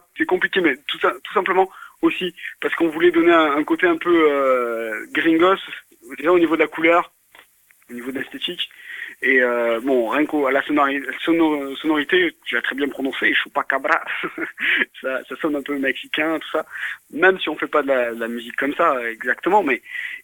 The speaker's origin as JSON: {"language": "French", "town": "Nîmes", "region": "Occitanie", "country": "France", "said": "Et vu qu'on vient de Nîmes, on est un groupe clairement de la région et on a tout fait des bars possibles à Nîmes."}